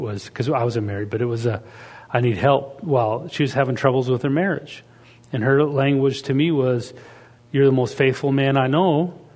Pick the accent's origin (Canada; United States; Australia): Canada; I'm from the Canadian tribe. We don't do that.